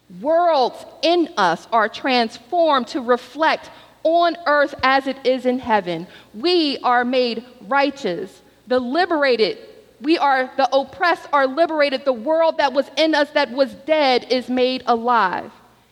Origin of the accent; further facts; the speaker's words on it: Philadelphia, Pennsylvania, United States; It is the same word that is in the word Philadelphia, my hometown.